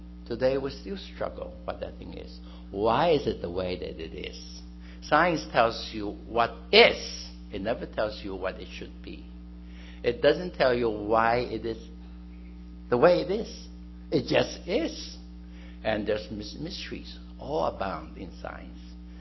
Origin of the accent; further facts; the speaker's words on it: Australia; I came from Australia.